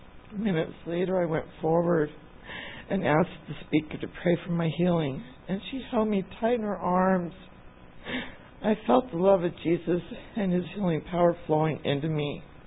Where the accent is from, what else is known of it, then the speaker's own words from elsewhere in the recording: California, United States; Good morning. I grew up in Port Wayne, California, with my mother, my father, and my three sisters.